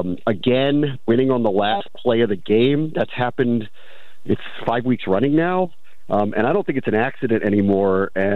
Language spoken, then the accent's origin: English; Silver Spring, Maryland, United States; I'm 51, and I grew up in Silver Spring, Maryland.